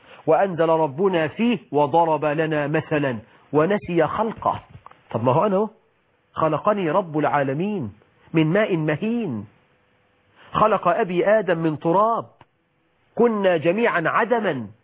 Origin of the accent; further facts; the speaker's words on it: Egypt; بلدنا مصر